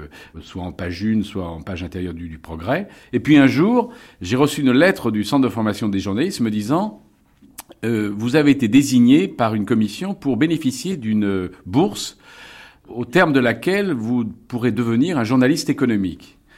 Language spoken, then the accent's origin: French; Lyon, Auvergne-Rhône-Alpes, France; je demande tout simplement à revenir dans ma ville natale, c'est-à-dire à Lyon.